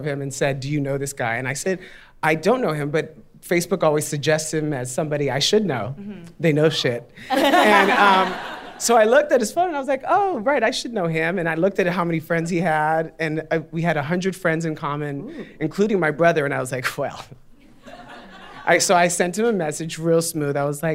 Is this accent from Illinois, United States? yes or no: no; New York City, New York, United States; I am. I'm from Greenpoint. I was born at Greenpoint.